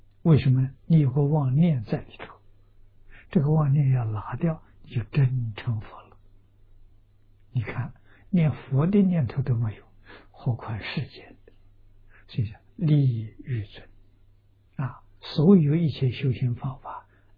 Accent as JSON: {"language": "Chinese", "country": "China", "said": "我们中国人喜欢简单，把那个尾音省略掉了"}